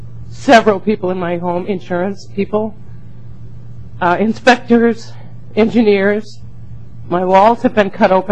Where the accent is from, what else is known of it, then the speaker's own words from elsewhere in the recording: Jordan, Minnesota, United States; This is my husband, Dwayne, and we're from Jordan, Minnesota.